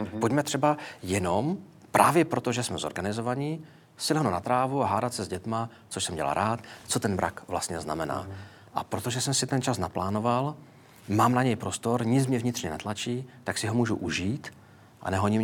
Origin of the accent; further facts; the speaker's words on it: Moravia, Czechia; My jsme oba dva z Moravy.